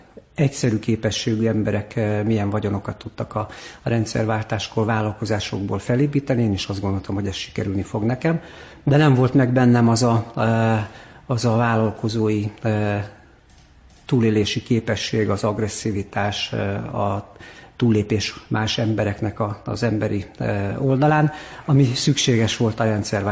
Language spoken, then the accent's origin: Hungarian; Hungary; moved away; mondtam, hogy itt vagyok, Magyarországról jöttem, be akartam lépni az idegen légióba